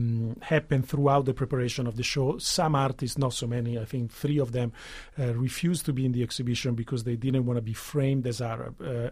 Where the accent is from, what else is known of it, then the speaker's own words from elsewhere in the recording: Italy; I'm from Italy